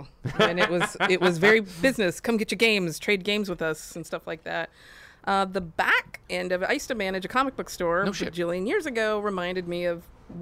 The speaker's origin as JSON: {"language": "English", "town": "Austin", "region": "Texas", "country": "United States", "said": "I'm from Austin, where Alamo Drafthouse, that's their home"}